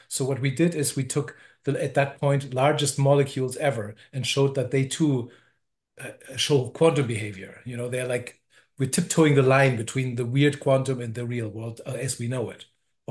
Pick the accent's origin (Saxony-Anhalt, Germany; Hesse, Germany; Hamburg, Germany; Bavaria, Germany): Hamburg, Germany; also born or lived in Berlin / Edinburgh / Vienna; I was born in Hamburg, Germany